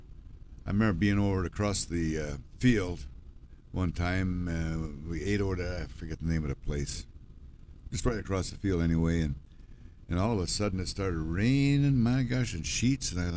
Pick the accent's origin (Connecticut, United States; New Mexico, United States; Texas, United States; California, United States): New Mexico, United States; Tome; later on, I was in my hometown of Tome.